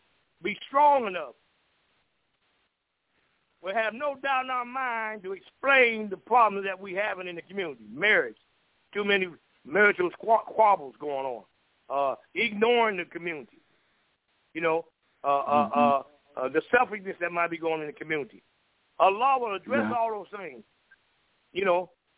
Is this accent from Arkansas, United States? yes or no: no; Ohio, United States; also born or lived in Florida; I don't know what flight that was, because you know, I'm from Ohio, but I used to be down here most of my life when I was young too.